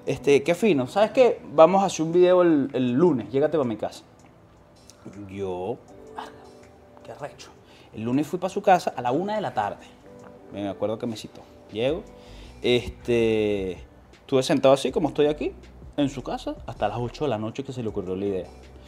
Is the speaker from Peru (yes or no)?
no; Venezuela; moved away; yo vengo de Venezuela, yo siempre he vivido en un núcleo familiar muy amoroso, weón. Y siempre he vivido en casa y chamo, yo me he mudado 5 veces desde que llegué